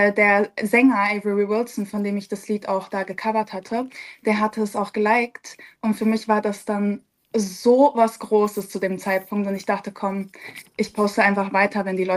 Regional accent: Berlin, Germany; Also ich komme aus Berlin. Ich wohne auch noch in Berlin.

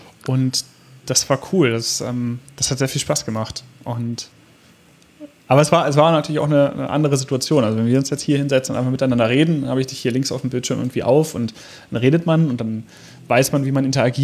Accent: Hanover, Lower Saxony, Germany; Herrn Oberbranddirektor A.D. Lange aus Hannover, also auch noch der Amtsleiter der Feuerwehr meiner Heimatstadt

